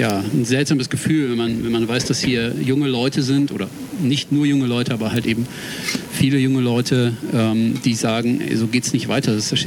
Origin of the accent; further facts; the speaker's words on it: Würzburg, Bavaria, Germany; Ich komme aus Würzburg und bin auch kein wirklicher Occupier, sondern eigentlich eher von der Attack-Seite.